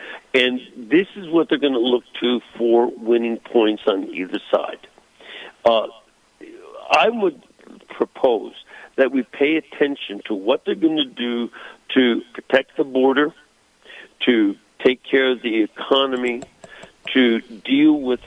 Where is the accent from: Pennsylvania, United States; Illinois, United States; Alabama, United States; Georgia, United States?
Illinois, United States; Chicago; As a Chicagoan, it sounded, well, politics as usual.